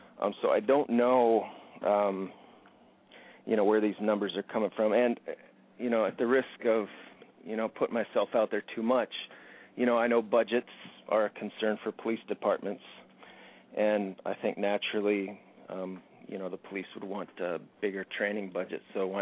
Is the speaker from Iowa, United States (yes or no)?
no; Valdez, Alaska, United States; I'm from Valdez.